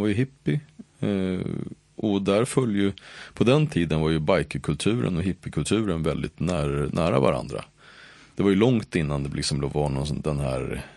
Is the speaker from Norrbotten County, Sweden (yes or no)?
no; Uppsala, Uppsala County, Sweden; när jag växte upp i Gottsunda